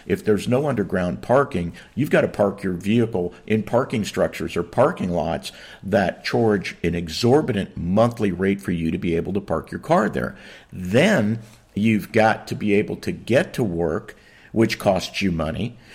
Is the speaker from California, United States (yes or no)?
yes; San Francisco, California, United States; having grown up, born and raised in San Francisco, I want to tell you that the Tenderloin is like the slums.